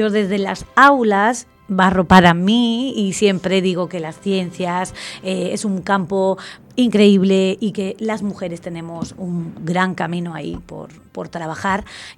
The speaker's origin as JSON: {"language": "Spanish", "town": "Huelva", "region": "Andalusia", "country": "Spain", "said": "Yo soy de Huelva, soy andaluza"}